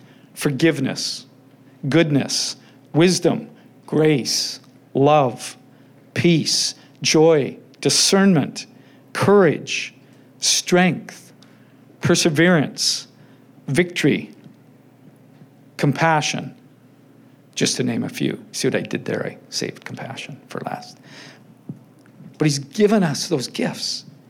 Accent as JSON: {"language": "English", "town": "Richmond", "region": "British Columbia", "country": "Canada", "tie": "born or raised there", "said": "I was born and raised here in Richmond. I grew up not far from here."}